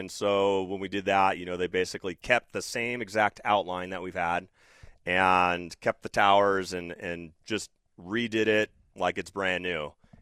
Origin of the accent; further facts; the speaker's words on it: Glendora, California, United States; I grew up in Glendora where it's the heat's kind of like Fresno and Clovis